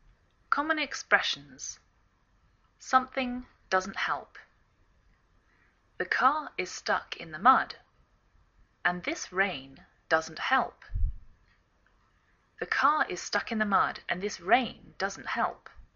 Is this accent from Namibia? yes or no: no; England, United Kingdom; now in United States